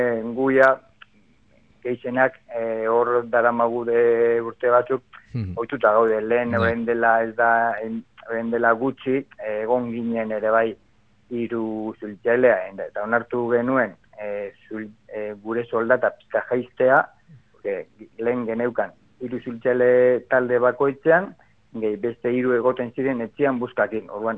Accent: Eibar, Basque Country, Spain; ni Eibarkoa naiz, baina Eibarren lan egiten dut.

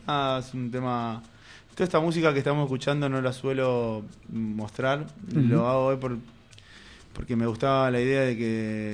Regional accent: Rosario, Santa Fe, Argentina; Bueno, te decía, como soy de Rosario

